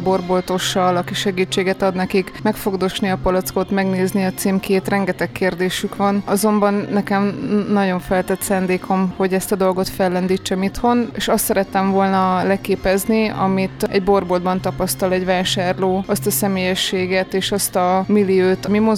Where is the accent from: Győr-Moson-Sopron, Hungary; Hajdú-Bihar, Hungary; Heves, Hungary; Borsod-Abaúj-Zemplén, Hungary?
Heves, Hungary; Eger; now in Budapest, Hungary; A másik, hogy Egerből származom, és ott teljesen megfertőzött a bor szeretete. Amióta Budapesten élek, bringával közlekedem